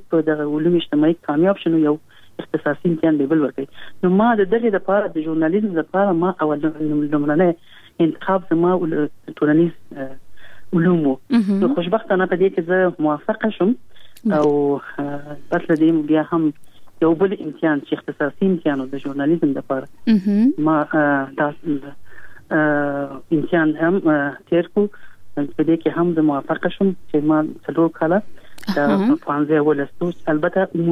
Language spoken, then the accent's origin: Pashto; Kabul, Afghanistan; ما زه په کابل کې پیدا یم.